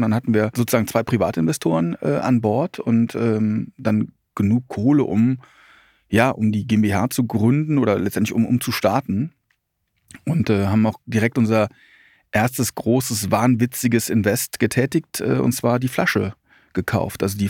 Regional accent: Altenrath, North Rhine-Westphalia, Germany; Ich komme aus Altenrath bei Troisdorf, also ganz, ganz traurig.

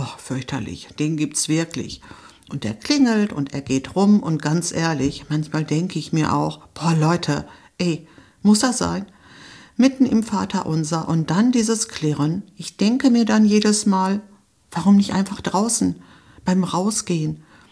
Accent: Greece; Ich bin Griechin, wie ihr wisst. Und in Griechenland gehört der Glaube einfach dazu.

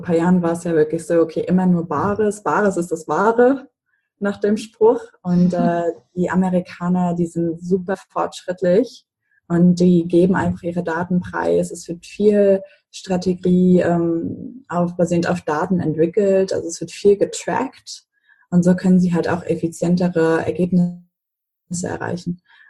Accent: Mecklenburg-Vorpommern, Germany; Also ich komme ursprünglich aus Mecklenburg und da ist dieses Mindset, okay, wie was der Bauer nicht kennt, das ist er nicht so.

